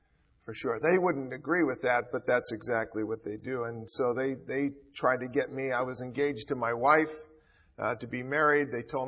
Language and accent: English; Armada, Michigan, United States; It's good to meet you. I've got a frog in my throat. And I'm from Michigan. I live in Michigan. Armada, Michigan.